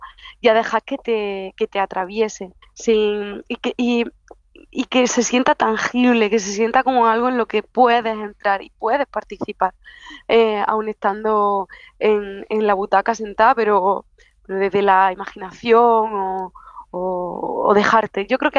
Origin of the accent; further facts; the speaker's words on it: Jaén, Andalusia, Spain; Pues sobre todo empecé por mi tierra, por Jaén